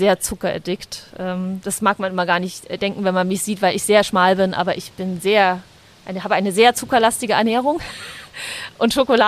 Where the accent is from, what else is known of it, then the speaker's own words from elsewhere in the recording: Saxony, Germany; accent: Saxon; Da habe ich mit meinem schönen sächsischen Akzent gesagt